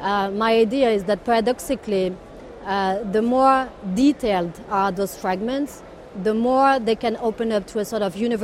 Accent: Morocco; I am from Morocco. And I have seen myself in the early 90s when I was a kid there.

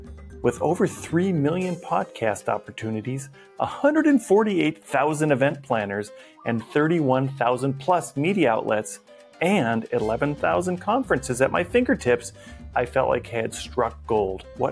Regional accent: Montana, United States; born there; and I was born in Montana.

